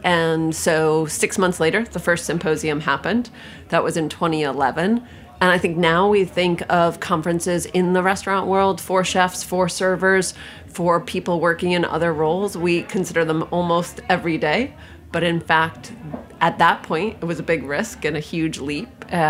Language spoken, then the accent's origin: English; Albany, New York, United States; So I grew up in Albany, New York, where there were not pastrami tacos.